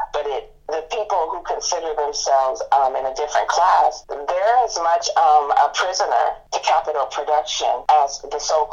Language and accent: English; Oakland, California, United States; what I am is from West Oakland. And I know that we're hella poor down there